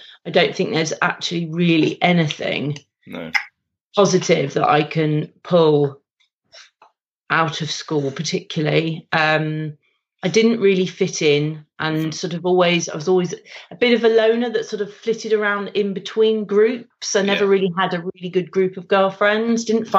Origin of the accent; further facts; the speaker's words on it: Windsor, South East England, United Kingdom; born there; I grew up in a village. I was born in Windsor.